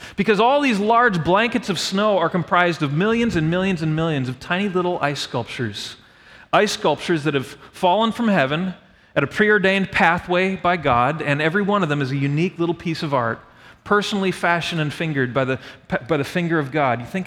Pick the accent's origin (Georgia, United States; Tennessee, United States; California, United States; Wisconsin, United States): Wisconsin, United States; And I grew up in Wisconsin, like I said, and I was one of those kids. I mean, we'd go ice skating on the rivers.